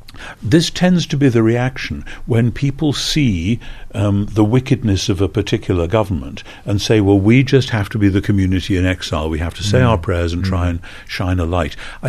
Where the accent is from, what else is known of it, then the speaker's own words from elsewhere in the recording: United Kingdom; So I, as a Brit, can't really get involved